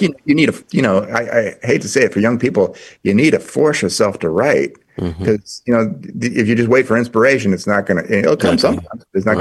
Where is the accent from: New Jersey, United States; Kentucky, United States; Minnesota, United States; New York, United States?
Kentucky, United States; Louisville; that comes out of Louisville, Kentucky, which is sort of my hometown